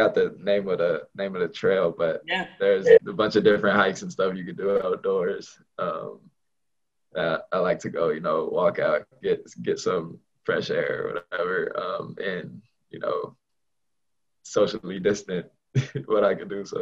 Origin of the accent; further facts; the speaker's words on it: California, United States; Obviously, I'm from Southern California, so one of my favorite rappers is